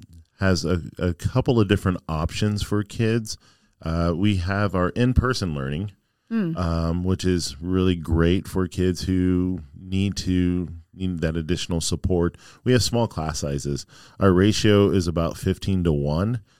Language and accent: English; Phoenix, Arizona, United States; Because one of the things growing up in Phoenix was there's nothing really to do.